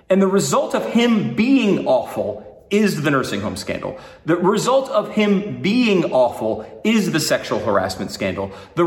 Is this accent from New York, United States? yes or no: yes; New York, United States; born there; And I was born in New York. I have family in New York. I have friends in New York.